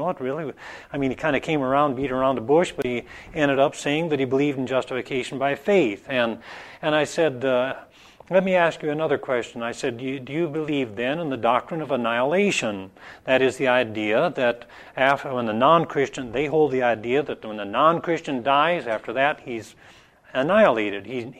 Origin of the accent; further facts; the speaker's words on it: Iowa, United States; When I was growing up in Iowa, I remember a fraternity brother, so-called.